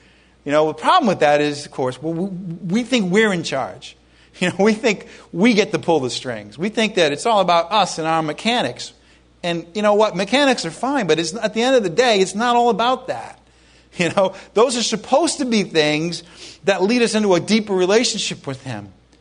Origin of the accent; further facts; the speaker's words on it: Ireland; I'm Irish. I'm guilt-ridden. I was brought up in Roman Catholicism.